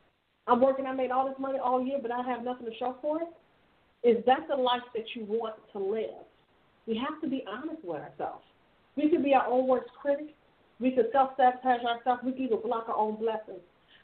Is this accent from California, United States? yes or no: no; Illinois, United States; as I've since stated, and I'm from Illinois.